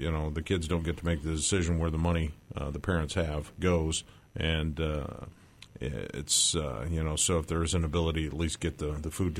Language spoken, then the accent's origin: English; Iowa, United States; then back up to my hometown up in north central Iowa